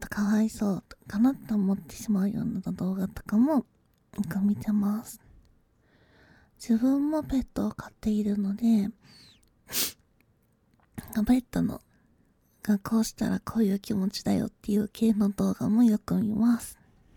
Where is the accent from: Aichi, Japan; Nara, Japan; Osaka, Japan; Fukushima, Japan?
Aichi, Japan; also born or lived in Kanto; 出身地は愛知県です。最近までは関東に住んでいたので、